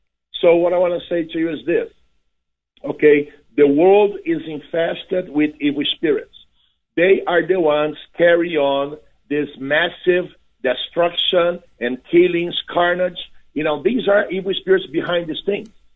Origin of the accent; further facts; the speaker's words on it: Brazil; I'm from Brazil, you know, so you see demons manifested on the streets, you know.